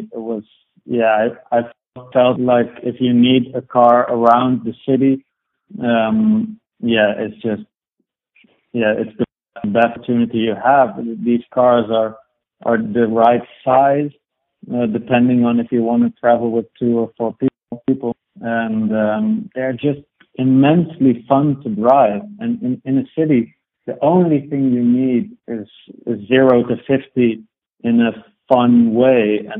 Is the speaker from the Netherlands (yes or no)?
yes; Amsterdam, North Holland, Netherlands; I think it's also growing up in Amsterdam that has just set my mind a certain way